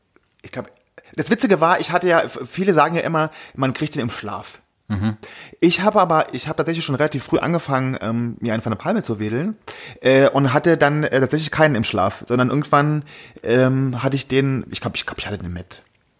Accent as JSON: {"language": "German", "region": "Saarland", "country": "Germany", "lives_now": "Berlin, Germany", "said": "Aus dem Saarland."}